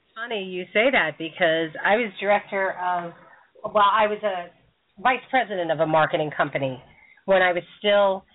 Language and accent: English; New York, United States; So today we're broadcasting from my hometown, well, home area of Westchester County.